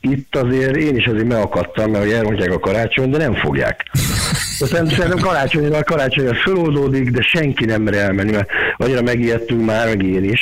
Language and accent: Hungarian; Hungary; Hát ezek magyarok vagyunk, de igazából ami kijön, nekünk problémánk nem lesz.